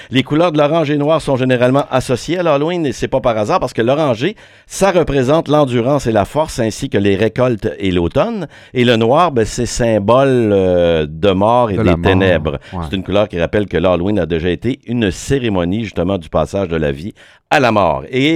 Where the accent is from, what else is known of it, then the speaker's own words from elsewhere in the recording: Canada; c'est quand même la deuxième fête la plus commerciale chez nous au Canada